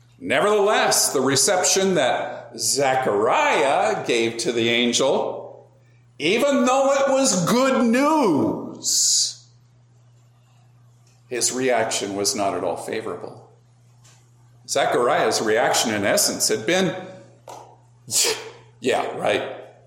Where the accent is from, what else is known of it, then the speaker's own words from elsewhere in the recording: La Pine, Oregon, United States; Bend merchants would ask me for extra identification when they saw that I was from Lapine.